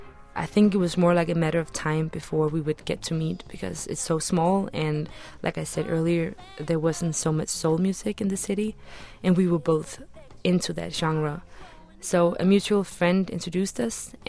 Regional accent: Denmark; that is something that I was confronted with a lot growing up in Denmark.

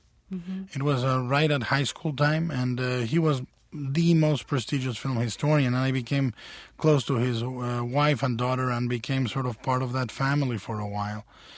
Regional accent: Mexico; All of it. I saw basically everything in my daily life. No domestic violence, but I did see a lot of violence on the street. I saw, you know, Mexico is not exactly a very guarded society.

